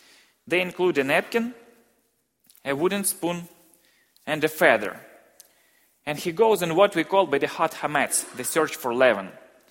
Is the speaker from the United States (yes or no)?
no; Ukraine; My wife Inessa and I came all the way from Ukraine. She's not here at the moment, but she's also in the States. We're here just for about 1 month, and in mid-April, we're going back to Ukraine.